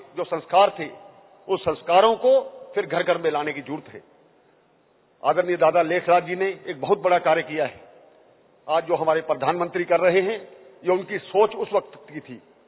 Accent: Jammu and Kashmir, India; मैं कश्मीर से आया हूं।

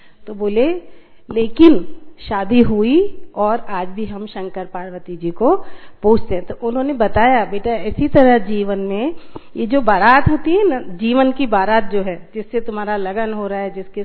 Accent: Uttar Pradesh, India; moved away as an adult; now in Indore, India; मैं यूपी से हूँ और शादी हुई एमपी में।

